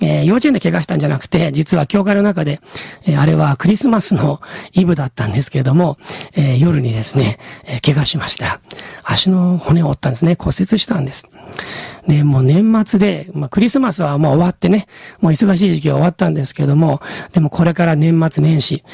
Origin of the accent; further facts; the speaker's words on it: Kanto, Japan; now in Kishiwada, Japan; 私も関東出身なんですけれども、岸和田で、そして、結婚をしました。